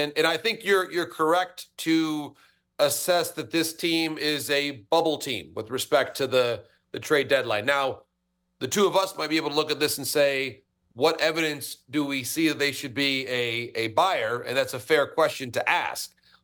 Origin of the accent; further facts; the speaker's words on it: Michigan, United States; here in my home state of Michigan.